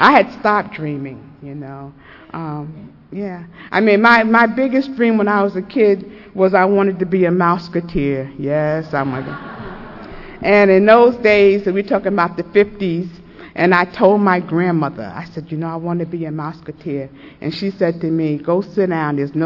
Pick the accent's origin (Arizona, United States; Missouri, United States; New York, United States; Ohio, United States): New York, United States; and she had come up from Indiana, I was from New York.